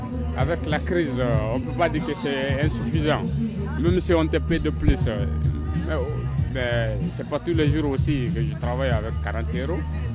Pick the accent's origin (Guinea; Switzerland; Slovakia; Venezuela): Guinea; Italian is a second language; Della Guinea-Conakry.